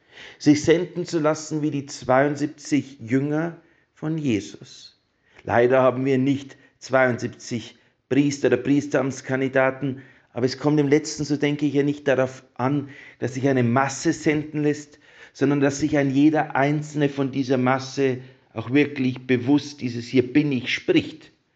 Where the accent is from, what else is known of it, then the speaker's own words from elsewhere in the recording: Traunstein, Bavaria, Germany; ich komme aus Traunstein, einem Ort, der für mich immer zu Hause sein wird und zu Hause bleiben wird. Die ersten Schritte habe ich dort gelernt, das Ministrieren, die schulische Laufbahn bin ich dort durchlaufen.